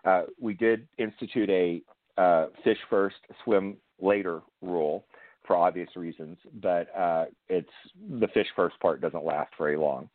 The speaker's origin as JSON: {"language": "English", "region": "Texas", "country": "United States", "tie": "born or raised there", "said": "I grew up with alligators on the Texas coast, and it was not uncommon at all to see them when we were fishing"}